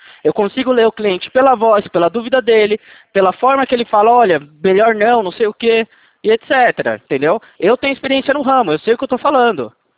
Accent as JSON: {"language": "Portuguese", "region": "São Paulo", "country": "Brazil", "said": "Não, eu sou do interior de São Paulo."}